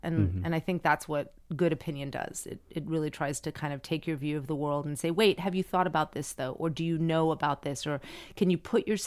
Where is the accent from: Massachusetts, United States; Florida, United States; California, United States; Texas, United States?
Florida, United States; Miami; I was growing up in Miami and I was a Latina. And I actually didn't realize that not everyone was Cuban around me. I didn't grow up as a minority. I grew up in Miami and everyone spoke Spanish.